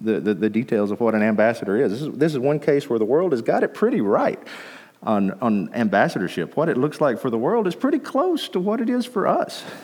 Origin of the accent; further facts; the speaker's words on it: Texas, United States; Now, you know, we're from Texas, and I have a little bit of an example here. You know, Texans are proud people.